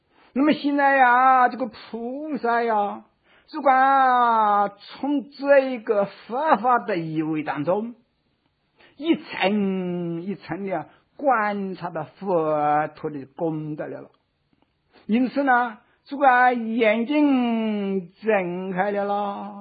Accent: China; 我们中国人就说阳春有皎温

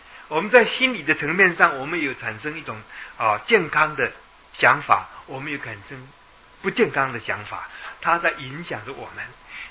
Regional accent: Yilan, Yilan County, Taiwan; now in Taipei, Taiwan; 我常常拿这个当比喻给人家讲，我是宜兰人，我要来台北的话，我下定决心，我那个时候要来台北

